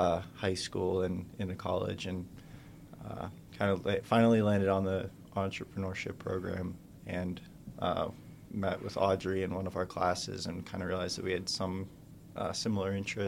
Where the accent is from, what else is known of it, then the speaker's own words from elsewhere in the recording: Pittsburgh, Pennsylvania, United States; But I'm from Pittsburgh.